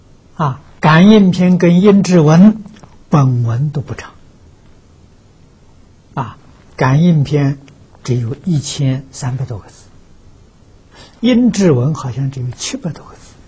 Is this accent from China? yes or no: yes; China; 这个就是很好的戒律啊，我们中国人很容易看得懂啊